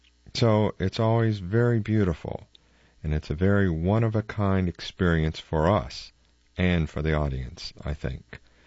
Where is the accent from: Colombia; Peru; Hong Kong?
Hong Kong; now in United States; I grew up in Hong Kong. Buildings, no space.